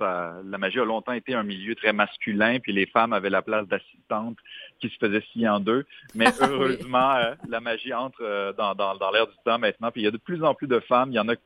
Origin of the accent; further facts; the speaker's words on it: Quebec City, Quebec, Canada; D'abord, ça a lieu dans ma ville natale, Québec